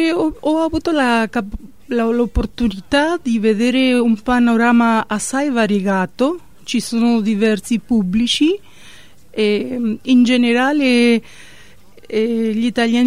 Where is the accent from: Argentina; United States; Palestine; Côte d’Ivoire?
Argentina; Marcos Paz, Buenos Aires; born there; Italian is a second language; Io sono nata a Marcos Paz, provincia di Buenos Aires.